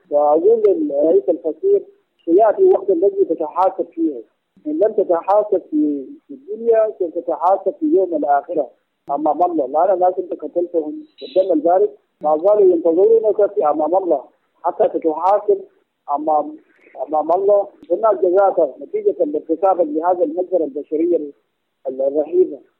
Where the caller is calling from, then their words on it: Khartoum, Sudan; أنا متصل من الخرطوم.